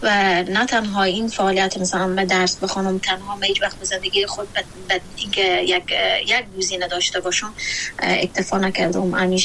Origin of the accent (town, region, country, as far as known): Afghanistan; born or raised there